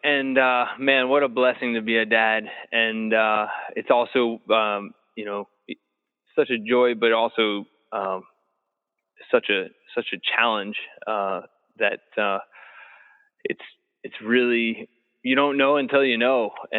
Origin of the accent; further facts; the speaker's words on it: McLean, Virginia, United States; I grew up right on Springside Way in McLean, Virginia, and made it through the 80s as a Northern Virginia student